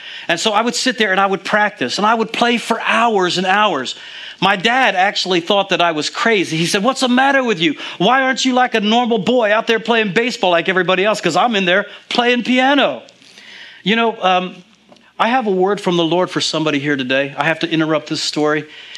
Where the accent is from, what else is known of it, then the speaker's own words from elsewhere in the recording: New Jersey, United States; I grew up here in New Jersey, in the southern part of New Jersey. We used to call it the Independent Commonwealth of South Jersey.